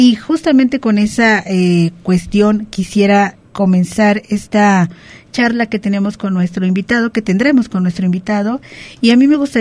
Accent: Mexico

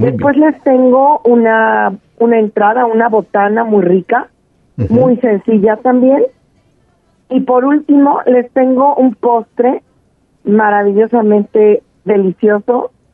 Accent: Mexico City, Mexico; como tú sabes, yo soy de la Ciudad de México.

